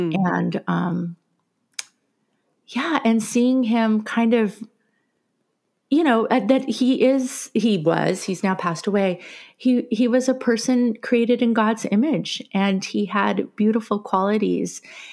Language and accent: English; Los Angeles, California, United States; also born or lived in Whittier; Well, I grew up in East LA, but later on I lived in Whittier, California.